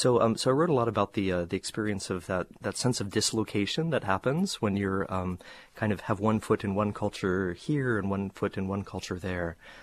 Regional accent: Ohio, United States; you know, I grew up in Ohio. I really hadn't been too much outside of the Midwest.

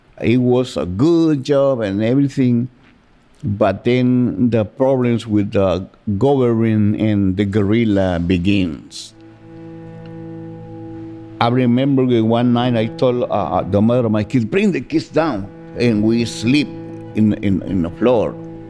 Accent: San Salvador, El Salvador; English is a second language; moved away as an adult; I'm from El Salvador, from San Salvador.

